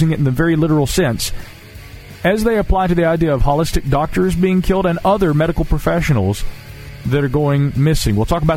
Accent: Asheville, North Carolina, United States; Right here in my hometown of Asheville, for instance, there are many people who are against the idea of building new skyscrapers and buildings in our little mountain town.

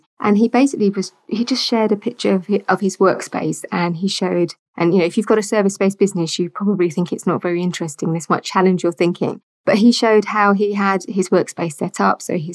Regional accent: United Kingdom; But being very British and polite, I struggle a little bit with it

